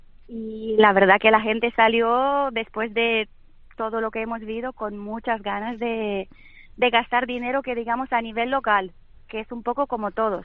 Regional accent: Romania; also born or lived in Zaragoza; now in Spain; De Rumanía.

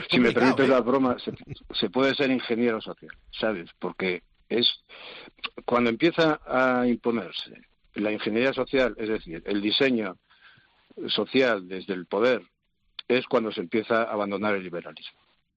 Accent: Asturias, Spain; yo soy asturiano

